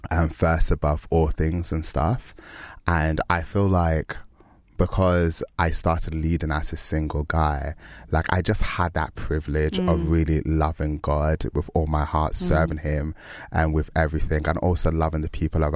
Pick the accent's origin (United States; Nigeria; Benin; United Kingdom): Nigeria; So I was like, as a young black Nigerian guy, like it's